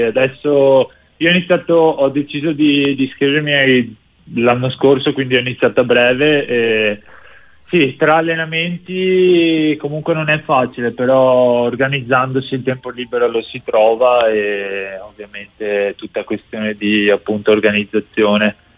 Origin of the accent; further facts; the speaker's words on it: Mestre, Veneto, Italy; born there; sono nato a Mestre, precisamente, dove vivo tuttora.